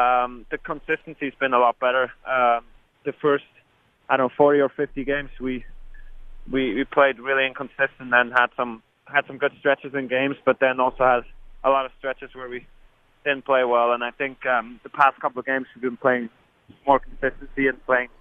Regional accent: Bern, Switzerland; I grew up in Bern, and I used to watch my hometown team

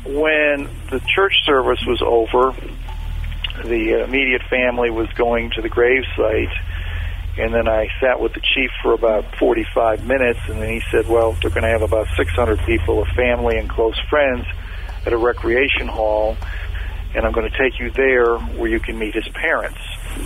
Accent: Daytona Beach, Florida, United States; I'm from Daytona and I've traveled extensively in my life, but today is the longest journey of all.

